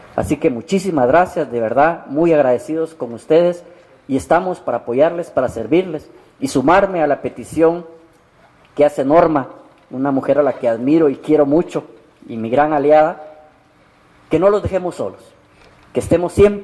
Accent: Guatemala; Esta es una oportunidad de que nos quitemos esos prejuicios como guatemaltecos y pensemos que somos una sola Guatemala.

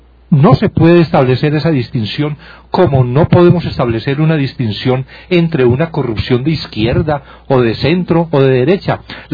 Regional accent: Colombia; yo como colombiano digo, qué bueno sería que en Colombia hubiera un organismo independiente

